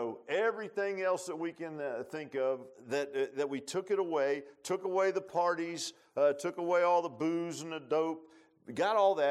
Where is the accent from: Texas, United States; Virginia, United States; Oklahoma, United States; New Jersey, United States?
Virginia, United States; Virginia Beach; I grew up in Virginia Beach, so if we were going to have any snow, we had to have the snow in the can.